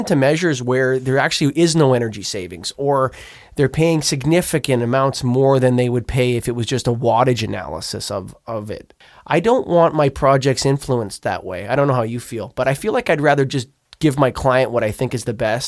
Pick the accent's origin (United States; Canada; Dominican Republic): Canada; I'm a Canadian.